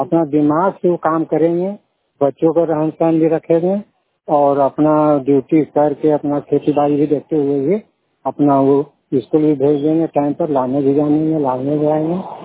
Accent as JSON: {"language": "Hindi", "town": "Parma", "region": "Bihar", "country": "India", "said": "ग्राम परमा थाना मालवण जिला नवादा के निवासी हूँ।"}